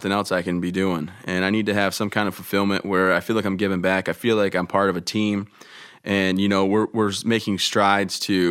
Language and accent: English; Vassar, Michigan, United States; I'm from Vassar, Michigan, a small town, but love where I'm from.